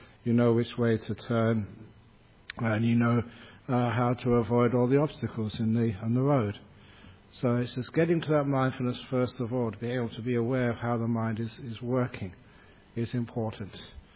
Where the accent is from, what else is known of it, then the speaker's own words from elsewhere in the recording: London, United Kingdom; where I grew up over in London.